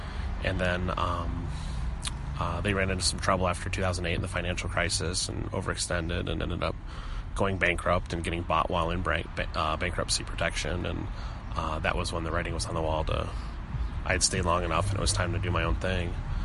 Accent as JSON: {"language": "English", "town": "Minneapolis", "region": "Minnesota", "country": "United States", "lives_now": "Indianapolis, United States", "said": "I'm from Minneapolis originally, and by the time that I wanted to open my own restaurant, I felt that I had established enough of a name in town"}